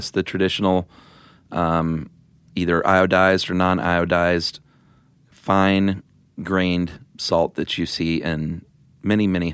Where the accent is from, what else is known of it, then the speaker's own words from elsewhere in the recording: the South, United States; Salt and pepper are my favorite two spices. I'm from the South.